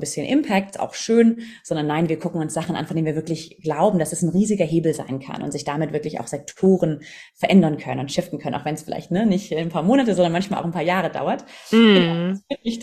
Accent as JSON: {"language": "German", "region": "Southern Germany", "country": "Germany", "also_born_or_lived": "London", "said": "ich bin aus dem Süden von Deutschland, eigentlich Chemikerin. Also ich habe tatsächlich mal Chemie studiert. Da nutze ich heute leider ganz wenig von und habe 8 Jahre lang in London gewohnt"}